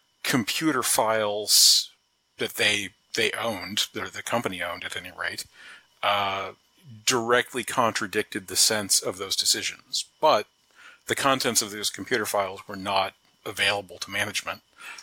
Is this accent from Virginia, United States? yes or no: yes; Charlottesville, Virginia, United States; I was born and raised here in Charlottesville, Virginia, went to UVA